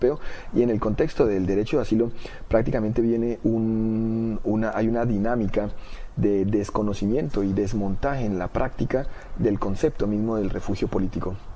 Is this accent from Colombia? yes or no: yes; Colombia; now in Switzerland; soy colombiano. Vivo aquí en Suiza hace 11 años y soy refugiado político.